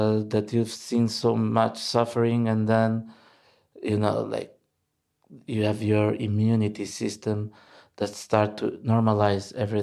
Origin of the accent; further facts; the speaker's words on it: Luanda, Luanda Province, Angola; English is a second language; I grew up in Luanda, in a city where every time you're having a conversation, people are having a conversation, no matter what the issue would be about